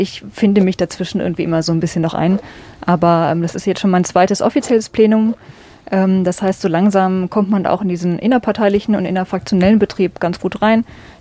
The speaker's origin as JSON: {"language": "German", "town": "Eisenach", "region": "Thuringia", "country": "Germany", "said": "Also ich komme eigentlich aus der Nähe von Eisenach, habe in Eisenach mein Abitur abgelegt"}